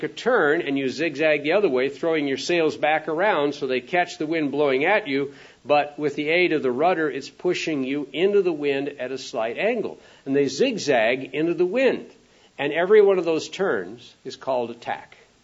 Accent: South Dakota, United States; And being a landlubber that I grew up being in South Dakota, I had no clue how in the world you could possibly sail into the wind.

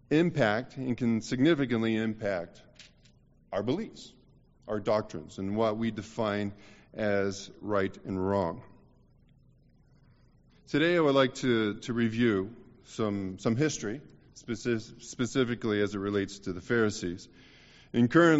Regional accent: United States; Of course, growing up in America, and I'm not going to pick that fight. That's how I grew up.

